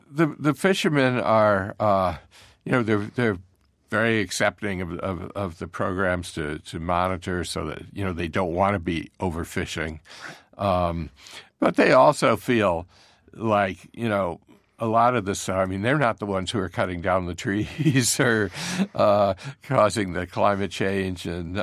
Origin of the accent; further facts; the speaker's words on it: New England, United States; I grew up on the Connecticut River. I had no idea there used to be salmon there.